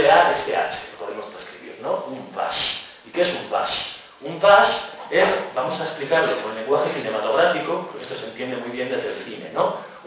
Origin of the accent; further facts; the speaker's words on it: Castile, Spain; Yo conozco un poco el de Castilla, el de mi tierra